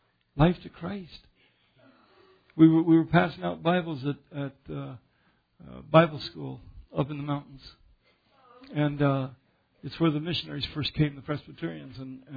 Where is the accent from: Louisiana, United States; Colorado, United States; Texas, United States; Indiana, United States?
Colorado, United States; Denver; Maybe it's because I grew up in Denver